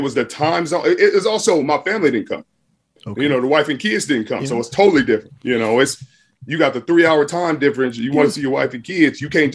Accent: Los Angeles, California, United States; also born or lived in Compton; So growing up, starting in Watts, it was just, you know, it was you.

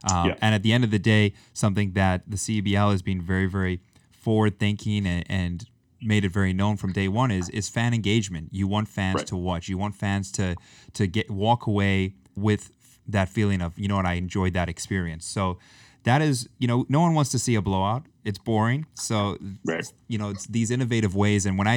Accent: Canada; You guys are, you stress, Canadian. We're a Canadian brand.

